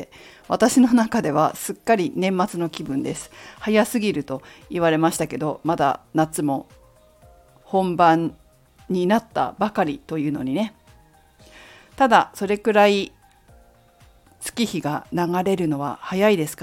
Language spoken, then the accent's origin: Japanese; Fukushima, Japan; もともと福島県出身ですので、夏になると臭いキレっていうの、なんか草の匂いがすごくするようなところですから、